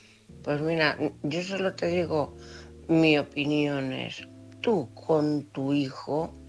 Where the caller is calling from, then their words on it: Cuenca, Castilla-La Mancha, Spain; de Cuenca, corresponsal.